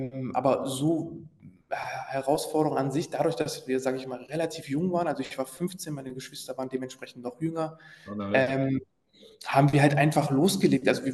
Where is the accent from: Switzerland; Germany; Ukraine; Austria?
Germany; Goslar, Lower Saxony; Man muss dazu sagen, ich bin in Goslar geboren und aufgewachsen und zu der Zeit habe ich auch noch in Goslar gelebt.